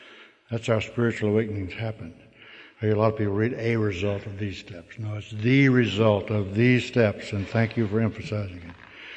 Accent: Washington, District of Columbia, United States; I am from Washington, D.C. Those of you who read the newspapers are probably aware that for the last 3 years, we've been known as the murder capital of the United States.

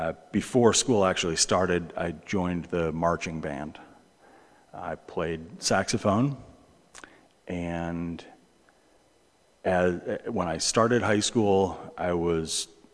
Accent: Bristol, Tennessee, United States; where I grew up was in Bristol, just the northeast corner of the state. Small town.

